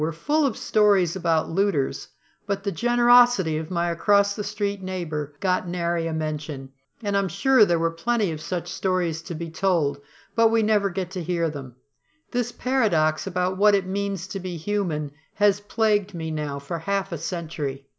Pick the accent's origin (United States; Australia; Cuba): United States; New Orleans, Louisiana; I grew up in New Orleans and weathered 18 hurricane seasons